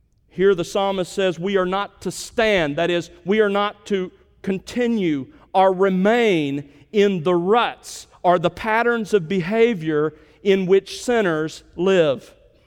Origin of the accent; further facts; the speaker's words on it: Alabama, United States; When I was growing up in South Alabama, I was the last of 10 kids, part of a large family